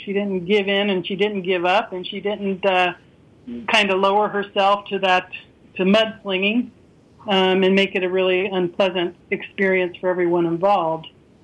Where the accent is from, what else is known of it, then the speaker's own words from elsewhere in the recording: East Coast, United States; like I was raised on the East Coast, and there's a certain kind of cultural way of communicating on the East Coast